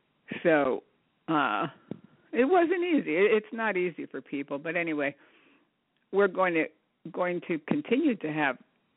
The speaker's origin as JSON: {"language": "English", "country": "United States", "tie": "born or raised there", "said": "I grew up 14 miles outside of New York City, so we used to go quite often"}